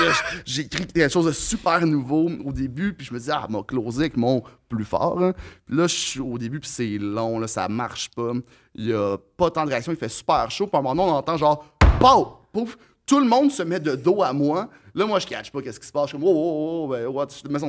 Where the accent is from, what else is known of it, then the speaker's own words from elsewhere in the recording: Montreal, Quebec, Canada; Anjou, à Montréal, okay. J'ai pas mal grandi tout le temps.